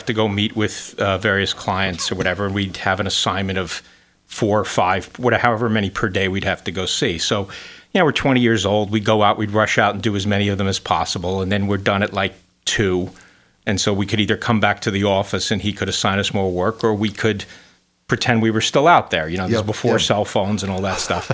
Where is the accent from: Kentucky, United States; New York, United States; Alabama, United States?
New York, United States; New City; I grew up in Rockland and born and raised in New City.